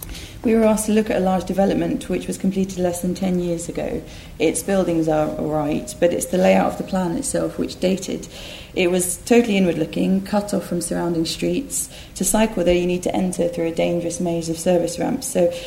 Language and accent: English; East of England, United Kingdom; I grew up in Essex